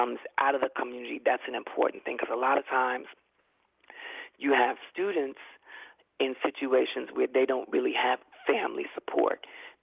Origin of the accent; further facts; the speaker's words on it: Brooklyn, New York, United States; I'm from Brooklyn, New York.